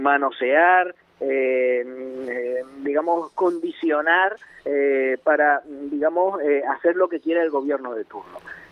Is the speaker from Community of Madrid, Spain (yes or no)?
no; Canary Islands, Spain; lo que sí a mí me indigna muchísimo como canario